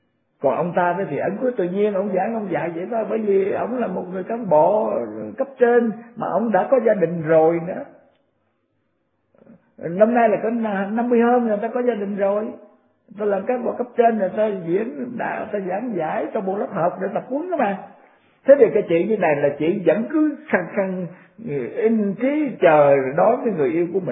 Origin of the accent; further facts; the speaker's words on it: South Vietnam, Vietnam; tôi trước kia, khi mà tôi chưa hồi nhỏ đó, tôi ở miền Nam này